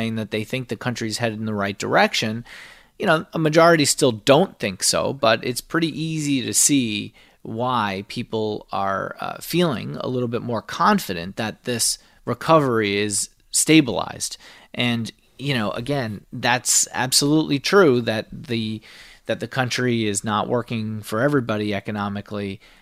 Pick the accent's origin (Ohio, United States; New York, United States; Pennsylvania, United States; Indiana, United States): New York, United States; I guess as a New Yorker, I'm always skeptical.